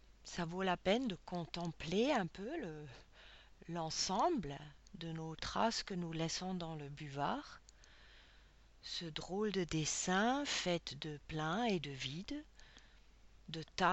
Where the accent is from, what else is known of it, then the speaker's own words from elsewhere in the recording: Switzerland; Chez moi, en Suisse, à l'école, c'était d'un vert pâle